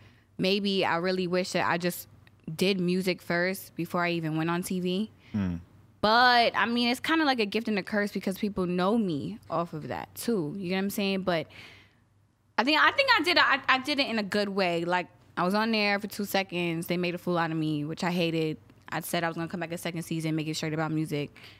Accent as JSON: {"language": "English", "country": "Guyana", "said": "I'm Guyanese, so I'm West Indian"}